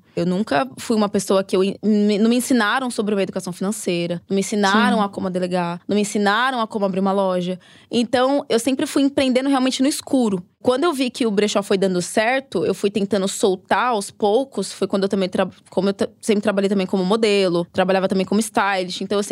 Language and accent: Portuguese; Minas Gerais, Brazil; eu sou mineira, né? Sou de Minas, né? Minha família é de Minas.